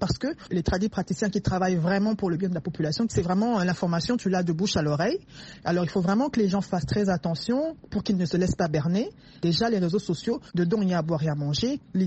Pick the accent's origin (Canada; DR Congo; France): DR Congo; chez nous, en RDC